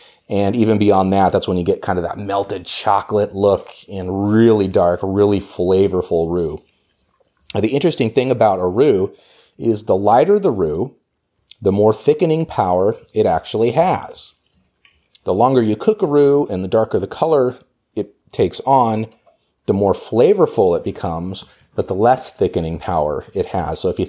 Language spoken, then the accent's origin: English; Oregon, United States; I don't even know where else I would have had a shrimp etouffee growing up in Oregon.